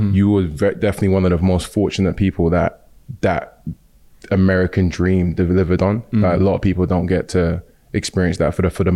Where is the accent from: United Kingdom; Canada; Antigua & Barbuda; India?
United Kingdom; I'm English, like what am I gonna say? Like, you know, it just didn't, and I'm Nigerian as well.